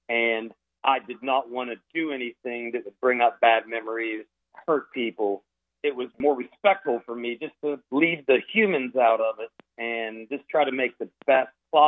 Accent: West Virginia, United States; I grew up in West Virginia, so we obviously have known of various coal mine accidents that have happened.

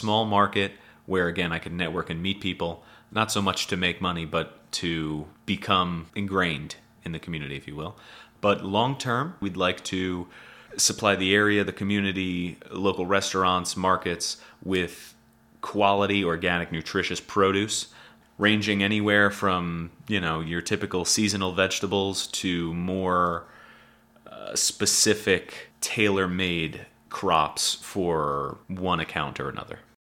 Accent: New York, United States; now in Monterey, United States; I am from Long Island, New York, and I just moved down here with my family about 2 months ago.

